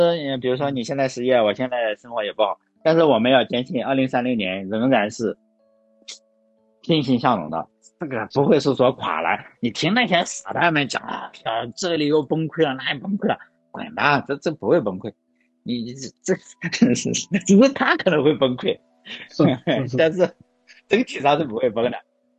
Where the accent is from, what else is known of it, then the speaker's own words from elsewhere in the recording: China; 我觉得中国的水平，我们中国人有牛逼的。